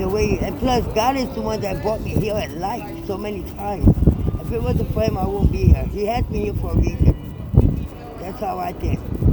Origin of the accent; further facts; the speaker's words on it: Puerto Rico; born there; Yeah, because I was born in Puerto Rico.